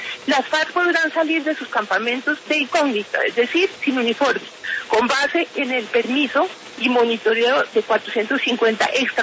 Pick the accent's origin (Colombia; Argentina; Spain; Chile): Colombia; Y los que sabemos que no se han firmado somos los colombianos.